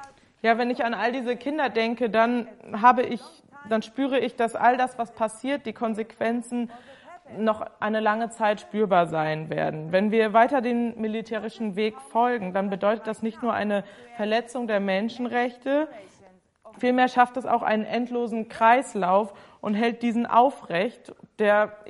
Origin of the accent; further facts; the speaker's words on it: Tel Aviv, Tel Aviv District, Israel; mehr als ich jemals in meiner Kindheit in Tel Aviv davon mitbekommen habe